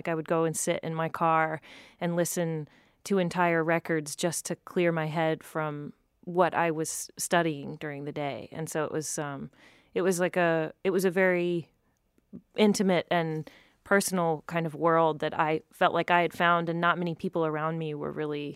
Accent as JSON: {"language": "English", "town": "Winston-Salem", "region": "North Carolina", "country": "United States", "tie": "born there", "said": "I was born in Winston-Salem, North Carolina"}